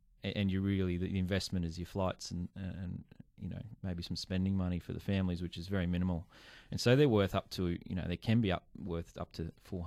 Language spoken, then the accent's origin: English; Australia; We're English speaking. We're from a culture that understands, I think, America reasonably well.